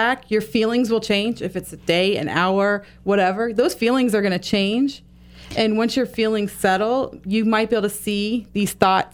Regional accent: Florida, United States; You know, we're from Florida and I'm not really a snow fan, so I don't want to make snowballs.

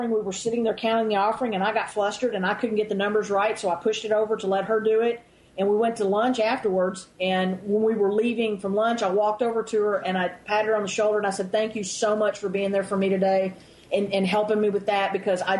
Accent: Texas, United States; you know, I mean, you know, I'm from Texas. I can tell the long stories

